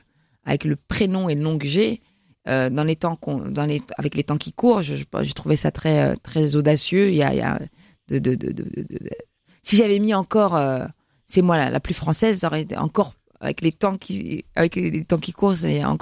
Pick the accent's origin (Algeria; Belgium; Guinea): Belgium; Brussels, Brussels-Capital Region; moved away as an adult; C'était chez moi, à Bruxelles.